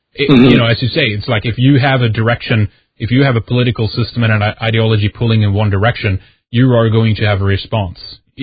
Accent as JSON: {"language": "English", "country": "Sweden", "said": "I come from Sweden, so things there have been very differently politically."}